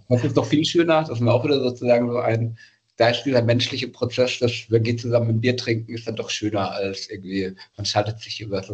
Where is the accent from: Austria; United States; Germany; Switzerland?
Germany; Bavaria; aus Bayern komme ich